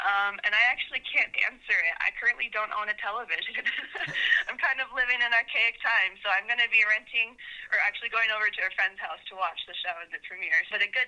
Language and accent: English; Florida, United States; now in Lake Tahoe, United States; originally I'm from Florida, as are all my recipes.